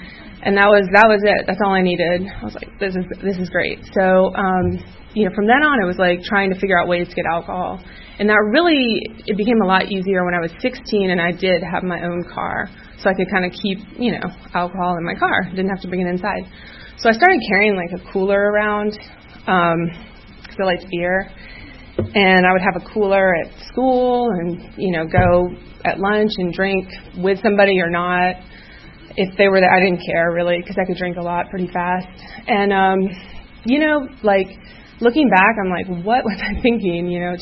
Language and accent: English; Atlanta, Georgia, United States; And basically, you know, I'm from Atlanta. I am an only child of parents who are still married and who are great.